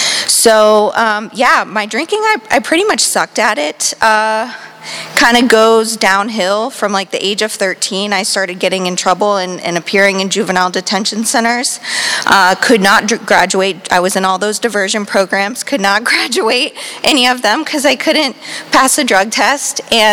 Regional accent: Miami, Florida, United States; I grew up in Miami-Dade County, I don't know if I said

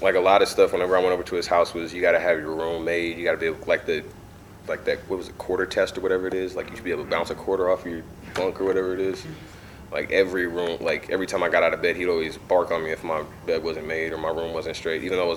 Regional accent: Seattle, Washington, United States; I grew up in Seattle. I was born in Philadelphia originally.

